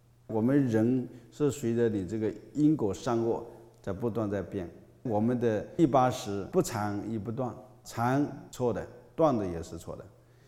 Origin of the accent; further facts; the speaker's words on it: China; 这就是我们中国人的 这个福报啊，我们中国人跟佛还是有缘分。